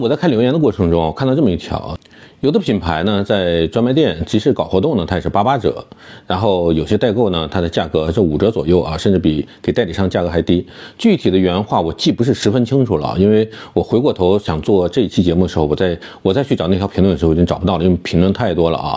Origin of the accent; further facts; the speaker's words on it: Shaanxi, China; 我们陕西人叫日韩感对吧。